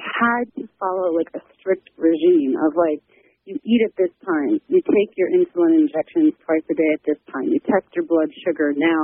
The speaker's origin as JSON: {"language": "English", "town": "Milwaukee", "region": "Wisconsin", "country": "United States", "also_born_or_lived": "Germany", "said": "I'm from Milwaukee, but my time in Taipei, I've lived overseas. Like, I lived in Europe before, I lived in Germany"}